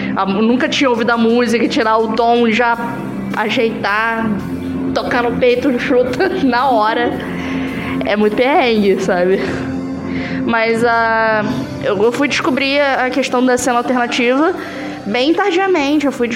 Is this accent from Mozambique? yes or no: no; Nilópolis, Rio de Janeiro, Brazil; eu sou de Nilópolis. Uma cidade muito pequena e pacata, onde todo mundo sabe da vida de todo mundo.